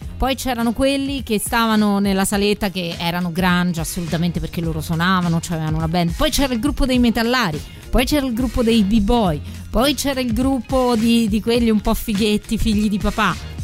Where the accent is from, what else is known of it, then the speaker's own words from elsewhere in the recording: Lazio, Italy; io vengo dalla provincia di Castelli Romani.